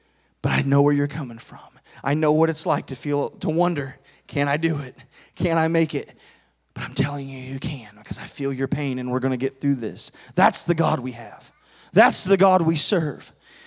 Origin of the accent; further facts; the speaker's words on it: Illinois, United States; Because I grew up in farmland. I grew up in Illinois, where just a bunch of farmers, a little rural community.